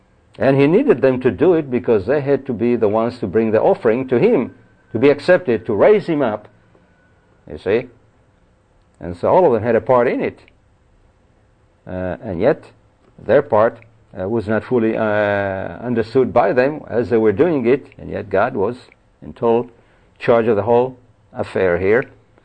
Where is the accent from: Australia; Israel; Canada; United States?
Israel; growing up in Israel, going to the synagogue in Israel